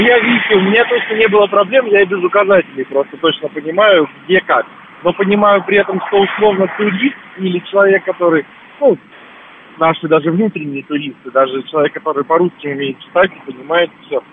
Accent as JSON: {"language": "Russian", "region": "Moscow", "country": "Russia", "tie": "born or raised there", "said": "Я человек, который родился и вырос в Москве."}